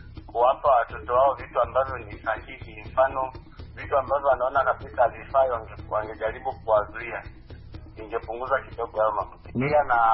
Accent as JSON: {"language": "Swahili", "region": "Mbeya", "country": "Tanzania", "said": "natokea Mbeya, Tanzania."}